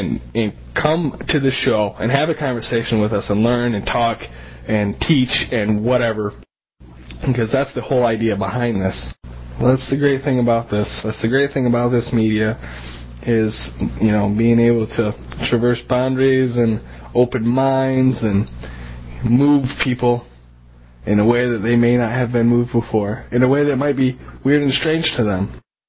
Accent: Michigan, United States; And I am new to this area. I'm from Michigan.

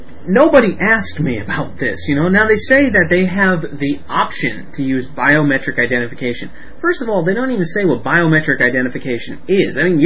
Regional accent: Connecticut, United States; Visage awarded $7.5 million contract by State of Connecticut, my hometown. Hey, great. My home state, anyway.

